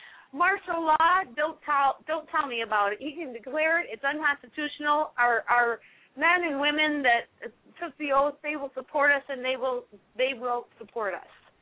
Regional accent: Minneapolis, Minnesota, United States; But see, I came from Minneapolis where no one would listen to me.

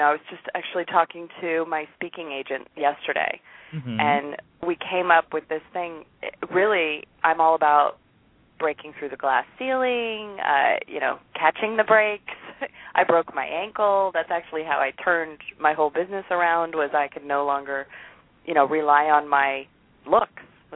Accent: California, United States; Well, I grew up in California, and I have been an entrepreneur my whole life.

